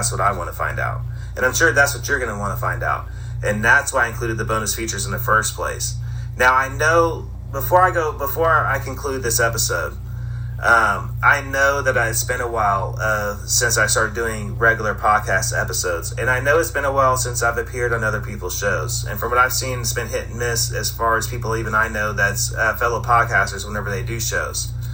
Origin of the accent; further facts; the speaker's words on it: California, United States; And like I said, I grew up in Northern California, so I grew up in Technology Center.